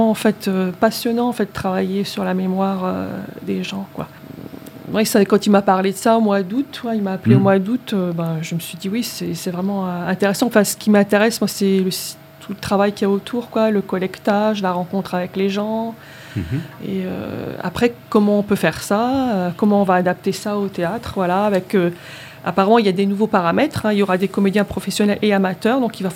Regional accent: Grand Est, France; now in La Rochelle, France; Je ne suis pas d'ici, hein, comme vous pouvez bien l'entendre. Enfin, je viens de la Moselle, près de la frontière allemande, voilà. Mais ça fait... plus de 25 ans, en fait, que j'habite en Charente-Maritime. Précisément, j'ai habité dans l'île de Ré, puis après à La Rochelle.

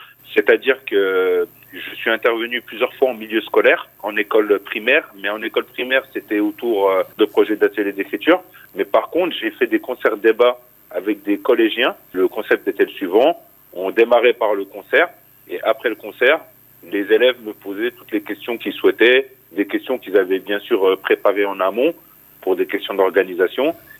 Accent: Grand Est, France; moi je suis originaire des Vosges, c'est dans l'est de la France. C'est, on va dire, entre Nancy et Mulhouse, pour situer un petit peu, à mi-chemin entre les deux. Comme je vous l'avais déjà dit, je pense, j'habite en région parisienne pour raisons professionnelles depuis une dizaine d'années maintenant.

